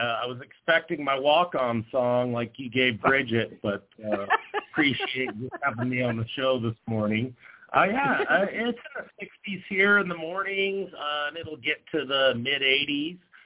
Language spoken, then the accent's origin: English; Nevada, United States; also born or lived in Idaho; Yeah, I grew up in Nevada and had worked on ranches and roped for recreation and also, you know, to make money as well.